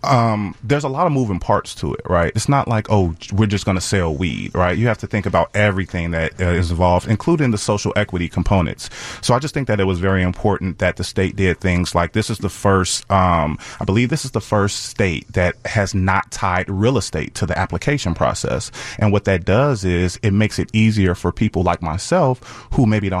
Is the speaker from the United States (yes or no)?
yes; Chicago, Illinois, United States; I'm actually from Morgan Park.